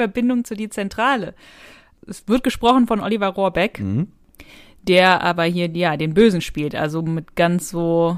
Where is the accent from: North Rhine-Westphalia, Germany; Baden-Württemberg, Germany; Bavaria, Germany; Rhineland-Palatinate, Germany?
North Rhine-Westphalia, Germany; Ich komme ja aus Nordrhein-Westfalen, wie du weißt.